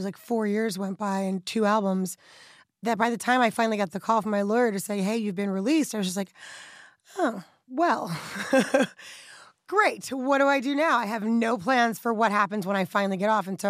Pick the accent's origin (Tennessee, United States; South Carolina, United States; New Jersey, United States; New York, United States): New York, United States; New York City; I grew up in Harlem, so just in our area alone, there was some of the best Caribbean food